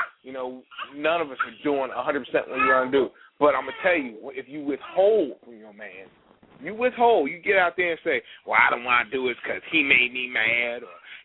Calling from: Chicago, Illinois, United States; from Chicago.

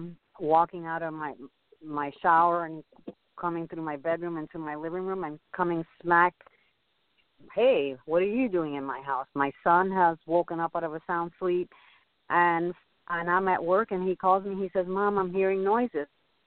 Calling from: Port St. Lucie, Florida, United States; I'm calling from Port St. Lucie, Florida.

